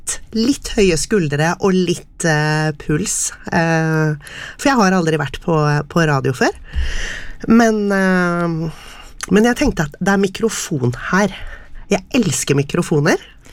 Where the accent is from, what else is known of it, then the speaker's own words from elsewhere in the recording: Moss, Østfold, Norway; I Moss, der jeg kommer fra, så har de et 17. mai-tog